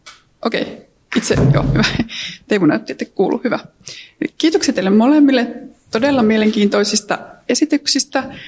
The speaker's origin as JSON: {"language": "Finnish", "region": "North Karelia", "country": "Finland", "tie": "born or raised there", "said": "Olen itse kotoisin Pohjois-Karjalasta"}